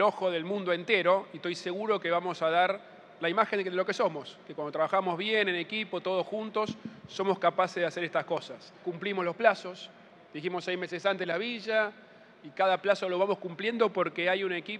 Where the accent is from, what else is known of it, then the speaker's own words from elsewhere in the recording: Argentina; La verdad que como argentinos estamos muy orgullosos de esto.